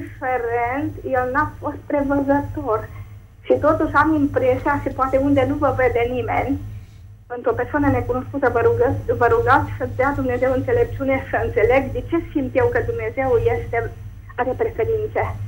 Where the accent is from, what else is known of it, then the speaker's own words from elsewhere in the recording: Arad, Arad County, Romania; sunt din Arad.